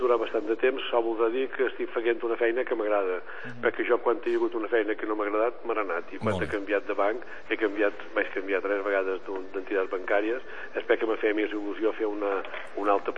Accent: Ciutadella, Balearic Islands, Spain; jo som una persona de Menorca i de Ciutadella encantadíssim

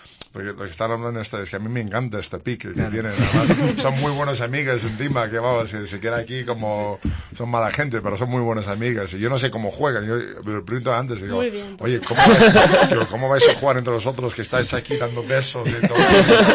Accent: United States; para mí es normal, porque vengo de Estados Unidos, de high school, de universidades y todo esto

